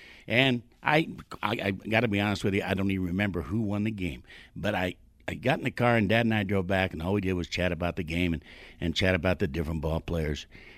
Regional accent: Princeton, Indiana, United States; My hometown is a little town of about 7,000 people in southern Indiana, Princeton, Indiana.

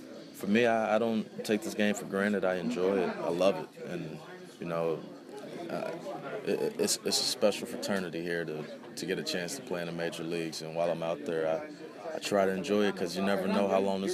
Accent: Cincinnati, Ohio, United States; I got a chance to see Barry Larkin quite a bit, you know, just being from Cincinnati.

